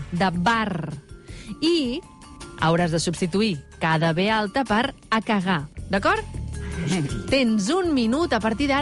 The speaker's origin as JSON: {"language": "Catalan", "region": "Catalonia", "country": "Spain", "said": "Com a bons catalans ens enxirona."}